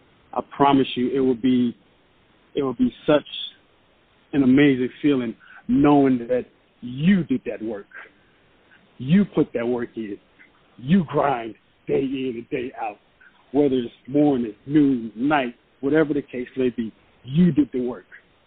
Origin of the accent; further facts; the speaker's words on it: California, United States; now in Arizona, United States; Because I'm from California, so, and I live in Arizona, so, you know, just seeing, you know, being able to be around, you know, ocean, getting that ocean breeze